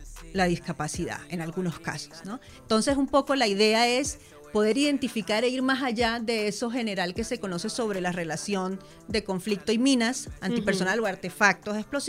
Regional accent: Colombia; como colombianos y colombianas hemos respondido con violencia a las diferencias

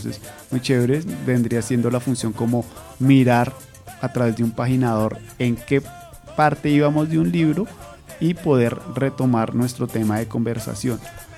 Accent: Colombia; nosotros como colombianos manejamos una tonalidad, un acento, también hay una variación respecto a la pronunciación.

